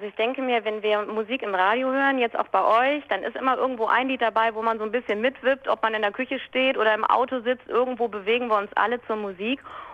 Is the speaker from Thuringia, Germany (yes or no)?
no; Wuppertal, North Rhine-Westphalia, Germany; ich bin in Wuppertal geboren. Ich bin ein richtiger Wuppertaler und ein Barmer Kind.